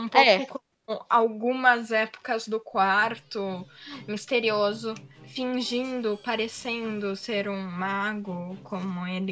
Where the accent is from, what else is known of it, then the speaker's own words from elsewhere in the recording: São Paulo, Brazil; Eu imagino que as pessoas percebam que eu sou de São Paulo pelo meu sotaque